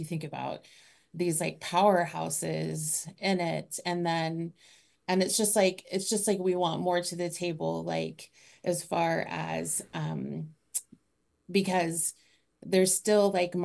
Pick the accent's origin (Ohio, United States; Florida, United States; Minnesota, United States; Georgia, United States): Ohio, United States; I say that as an Ohioan, I'm allowed.